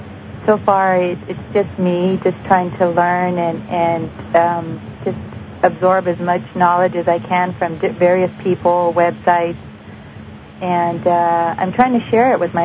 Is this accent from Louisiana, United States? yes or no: no; California, United States; Hi, I'm from California.